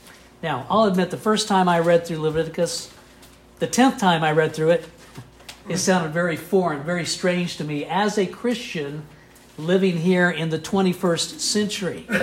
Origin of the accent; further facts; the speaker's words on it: Kansas, United States; I grew up in South Central Kansas. That was known as flyover country.